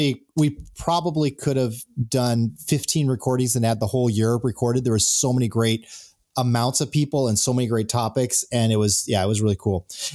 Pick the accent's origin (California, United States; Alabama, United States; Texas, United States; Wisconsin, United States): California, United States; San Diego; I figured, hey, I'm from San Diego.